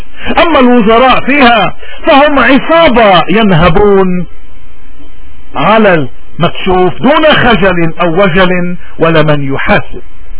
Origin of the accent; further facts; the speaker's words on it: Lebanon; هل نحن عنا لبنانيين بيؤمنوا بوحدة الارض وبيقدسوا الارض وبيعتبروا الارض اللبنانية ارض كاملة